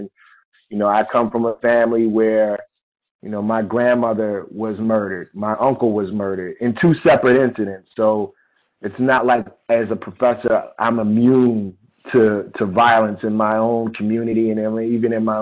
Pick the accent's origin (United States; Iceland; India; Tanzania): United States; Philadelphia, Pennsylvania; And so my experiences growing up in Philadelphia